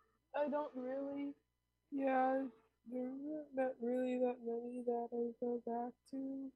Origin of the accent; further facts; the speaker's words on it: New York City, New York, United States; I'm 13, and I'm from New York City.